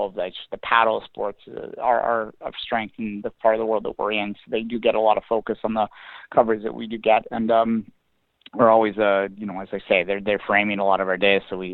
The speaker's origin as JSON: {"language": "English", "country": "Canada", "said": "That's another thing I should mention real quick is we are Canadian."}